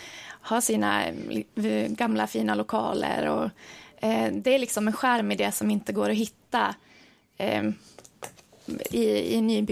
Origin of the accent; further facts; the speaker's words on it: Gävle, Gävleborg County, Sweden; moved away as an adult; now in Stockholm, Sweden; Jag är född och uppvuxen i Gävle. Har bott i Hille hela livet, fram tills ungefär 4 år sedan. När jag lämnade Gävle för Stockholm för att plugga vidare